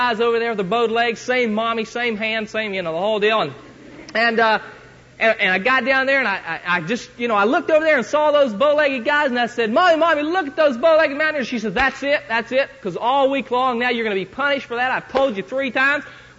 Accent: West Virginia, United States; But I just thought I'd better throw in that I was from West Virginia, Tal, if that's all right.

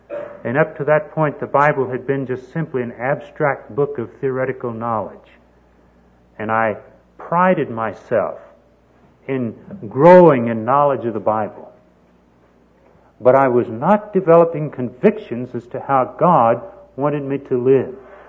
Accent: Tyler, Texas, United States; when I was growing up in Tyler, Texas, the only place that I knew of where a person could play pool

